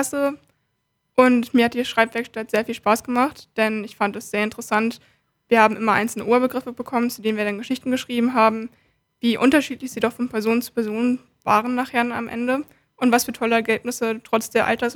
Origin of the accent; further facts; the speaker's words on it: Hanerau-Hademarschen, Schleswig-Holstein, Germany; arbeite auch als solche im Freibad bei uns in Hanrau-Hademarschen, wo ich herkomme